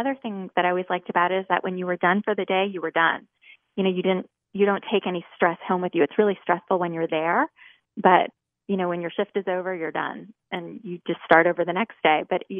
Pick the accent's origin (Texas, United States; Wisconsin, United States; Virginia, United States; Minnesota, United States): Virginia, United States; Reston; So I grew up in Reston, Virginia, which is in the Washington D.C. area.